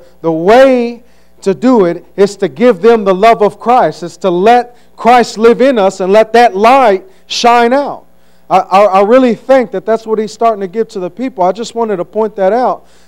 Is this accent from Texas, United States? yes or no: yes; Conroe, Texas, United States; I come from Conroe, Texas.